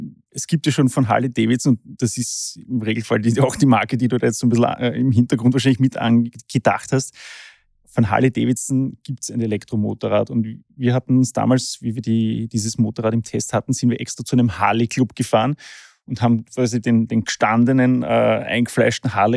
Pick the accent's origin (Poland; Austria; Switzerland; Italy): Austria